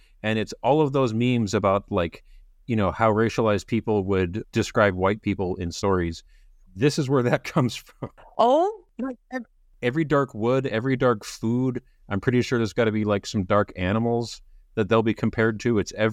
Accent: Canada; as a Canadian, I'm part moose, not owl.

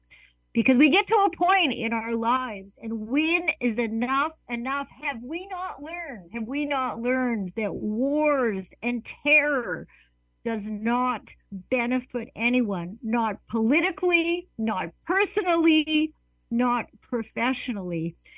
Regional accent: Winnipeg, Manitoba, Canada; when I was a little girl growing up in Winnipeg, Canada

